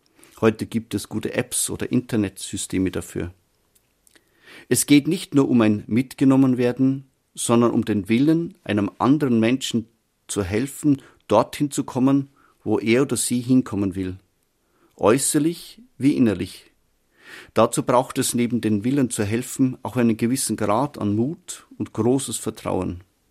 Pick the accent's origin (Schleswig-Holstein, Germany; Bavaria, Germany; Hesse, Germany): Bavaria, Germany; Regensburg; Und 2 Jahre lang bin ich aus meiner Heimat Regensburg nach Wien nur mit dem Autostoppen an der Autobahn gekommen.